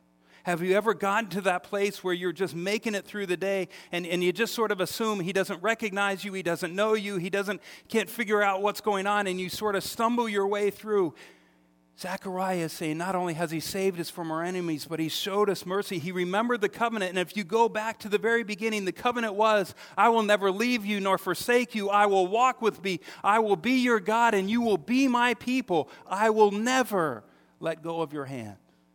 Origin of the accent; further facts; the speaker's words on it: United States; You know, I'm from New York, New Jersey. We can handle that stuff.